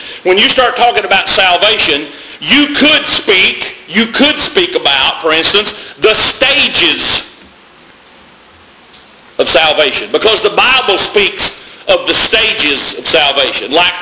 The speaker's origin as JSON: {"language": "English", "town": "Parrish", "region": "Arkansas", "country": "United States", "tie": "born or raised there", "said": "To me, when I was raised up in Southern Baptist Church in Parrish, Arkansas, being saved was being under conviction while the preaching was going on"}